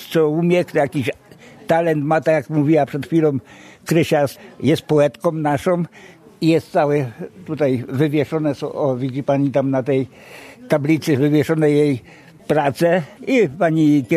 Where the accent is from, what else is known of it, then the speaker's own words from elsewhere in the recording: Kolbuszowa Górna, Subcarpathian Voivodeship, Poland; Ja jestem z Kolbuszowej Górnej i byłem przez 26 lat sołtysem w gminie Kolbuszowa, ale w Kolbuszowej Górnej.